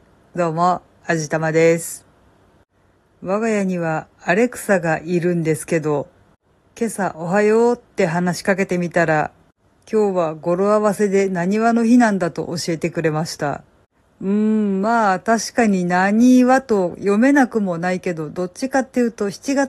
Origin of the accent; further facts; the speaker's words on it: Kansai, Japan; moved away; 私がもともと関西人だからそこら辺がちょっと気になるのかもしれないけど